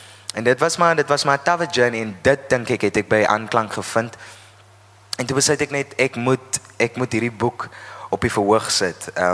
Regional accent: Oudtshoorn, Western Cape, South Africa; Ek is van die Karoo, ek is van Oudtshoorn, ek het op Oudtshoorn groot geword en so aan.

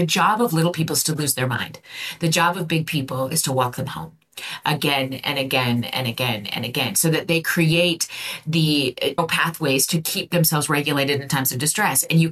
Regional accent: Viking, Alberta, Canada; So I grew up in Viking, Alberta, Canada. Okay, so next door to the beautiful province you're in, and in a little town.

